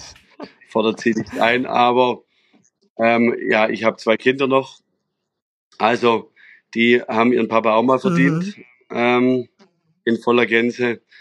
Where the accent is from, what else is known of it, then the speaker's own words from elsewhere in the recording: Kernen im Remstal, Baden-Württemberg, Germany; groß geworden. Mein Vater hat das reittherapeutische Reiten in der Diakonie Stetten, in Kernenstetten im Remstal aufgebaut mit behinderten Kindern. Das heißt, es war ein Bauernhof.